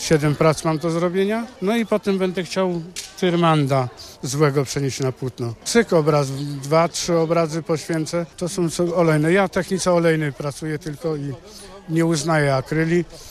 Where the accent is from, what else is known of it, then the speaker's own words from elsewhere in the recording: Warsaw, Masovian Voivodeship, Poland; now in Toruń, Poland; Ja pochodzę z Warszawy.